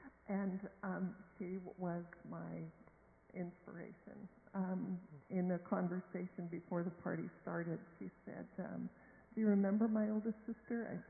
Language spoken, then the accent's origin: English; Laos; they live in the house where we were raised in Laos, in our community in Laos.